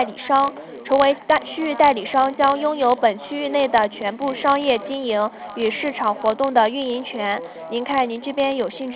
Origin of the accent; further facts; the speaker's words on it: Nanjing, Jiangsu, China; 我，你是问我本人吗？我是南京的。